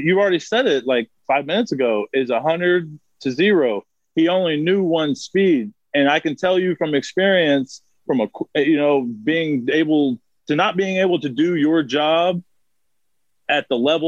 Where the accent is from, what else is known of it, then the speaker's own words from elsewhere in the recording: Texas, United States; I mean, I'm from South Texas.